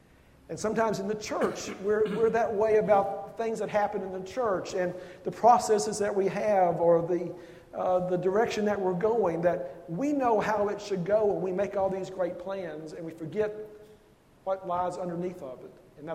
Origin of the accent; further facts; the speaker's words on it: Lexington, Kentucky, United States; the church I grew up in Lexington, Kentucky